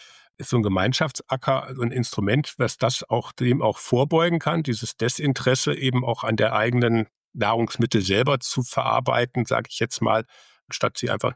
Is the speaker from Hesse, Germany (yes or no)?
yes; Hesse, Germany; Also ich komme aus Nordhessen und es gab in einem kleinen Ort